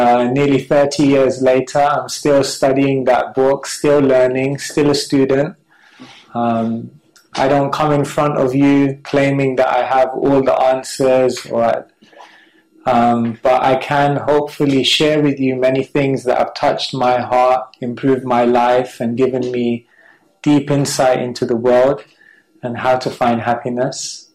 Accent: Wembley, London, United Kingdom; When you said I'm from Wembley, that could be a disqualification. But yes, I did emerge from Northwest London

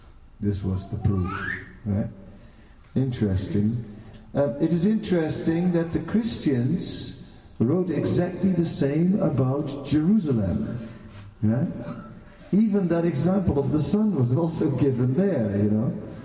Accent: Netherlands; I'm from Holland, you know what I mean? Most important country in the world, you know?

